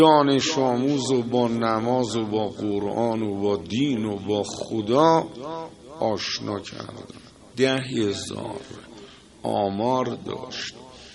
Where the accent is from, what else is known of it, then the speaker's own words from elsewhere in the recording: Tehran, Tehran Province, Iran; اصفهانی هستی؟ گفتم نه. گفت کجایی هستی؟ من تهران.